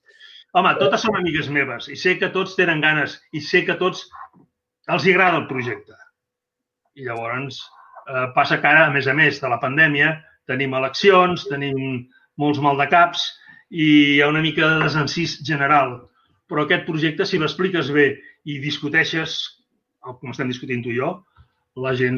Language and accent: Catalan; Catalonia, Spain; jo que sóc del Baix Llobregat de tota la vida